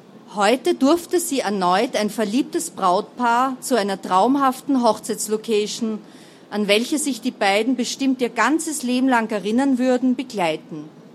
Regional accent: Vienna, Austria; Auch wenn ich selbst aus Wien bin, mache ich immer sehr gern Urlaub in den diversen Bundesländern.

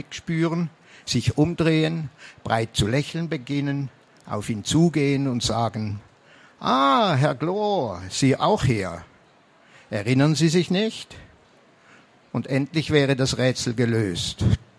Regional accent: Switzerland; Sie hören vielleicht, ich bin Schweizer

